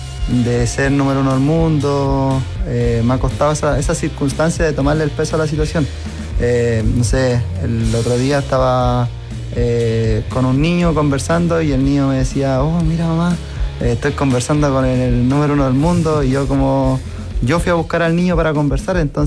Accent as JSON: {"language": "Spanish", "town": "Puente Alto", "region": "Santiago Metropolitan", "country": "Chile", "tie": "born or raised there", "said": "Sí, siempre he vivido en Puente Alto."}